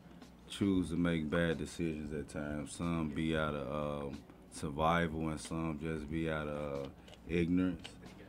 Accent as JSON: {"language": "English", "town": "Chicago", "region": "Illinois", "country": "United States", "tie": "born or raised there", "also_born_or_lived": "Kentucky", "said": "No, I was raised in Chicago, between Chicago and Kentucky."}